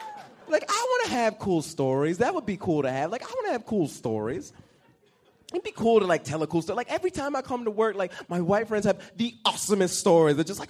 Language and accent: English; Atlanta, Georgia, United States; I'm from Atlanta, so we were like walking down the street and we're all drunk and I'm the only black dude